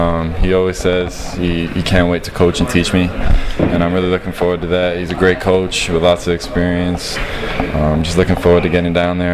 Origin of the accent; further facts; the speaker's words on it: Canada; because I've been born and raised in Canada